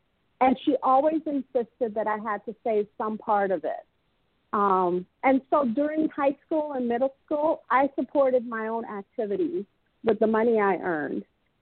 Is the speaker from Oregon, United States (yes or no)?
no; Evanston, Illinois, United States; So we grew up in Evanston. And we didn't know.